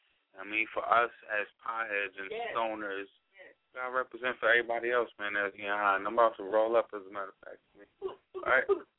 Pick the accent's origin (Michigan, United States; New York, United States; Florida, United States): New York, United States; Brooklyn; Of course, you know I'm from Brooklyn, so you already know.